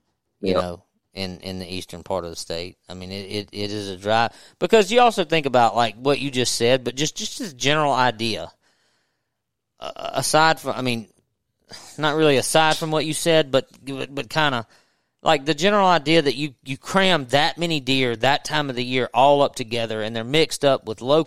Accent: Natchez, Mississippi, United States; I grew up in Natchez on the river and have hunted around the river

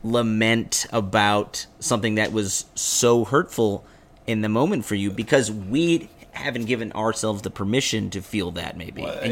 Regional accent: Evanston, Illinois, United States; my hometown of Evanston

